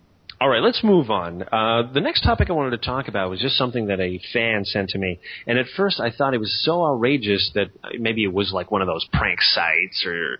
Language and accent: English; Canada; I guess this is because I'm Canadian